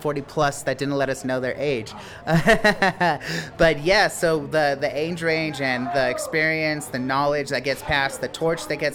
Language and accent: English; Longmont, Colorado, United States; I'm from Longmont, Colorado.